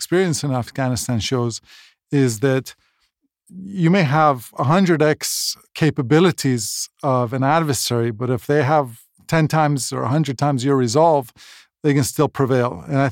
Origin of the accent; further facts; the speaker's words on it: Michigan, United States; And so I was raised mostly in Michigan, and I had zero interest, truly zero interest in Iran and the Middle East.